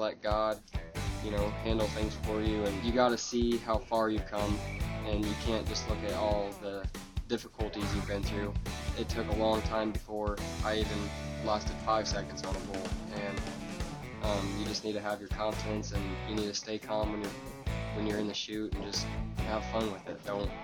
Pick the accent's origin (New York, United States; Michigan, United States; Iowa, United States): Iowa, United States; Iowa City; I'm 18 years old. I'm from Iowa City, Iowa